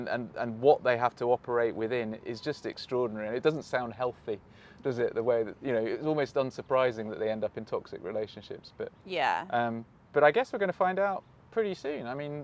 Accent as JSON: {"language": "English", "region": "Wisconsin", "country": "United States", "said": "I'm from Wisconsin."}